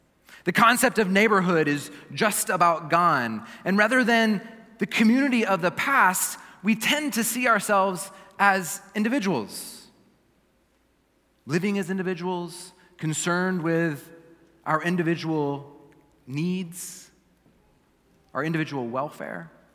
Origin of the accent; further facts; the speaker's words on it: Texas, United States; like when I first was growing up in Texas and I learned how to two-step, because you learn how to two-step in Texas, that's what you do.